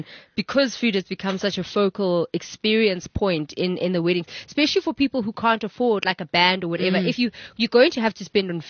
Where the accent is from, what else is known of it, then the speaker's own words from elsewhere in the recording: South Africa; Guys, I feel like as a South African, you know what we enjoy.